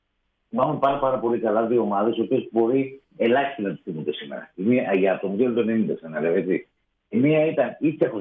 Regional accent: Argos, Peloponnese, Greece; Αλλά το χωριό που έχουν γίνει τα γυρίσματα είναι η Καρδιά Αργολίδος. Και από εκεί κατάγομαι. Εγώ μεγάλωσα στο Άργος.

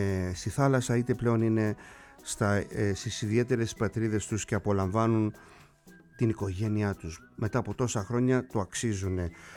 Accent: Kasos, South Aegean, Greece; Και εγώ μερικές φορές το παραποιώ, διότι και εγώ ναυτικό νησί είμαι και δεν το ακούω πουθενά το νησάκι μου. Και Καπετά Κασιώτη, λοιπόν.

